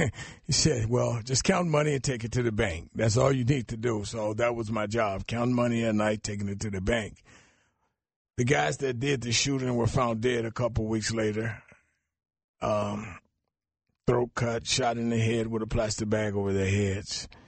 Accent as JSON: {"language": "English", "region": "Mississippi", "country": "United States", "tie": "born or raised there", "said": "I started at a very young age smoking marijuana. I grew up in Mississippi."}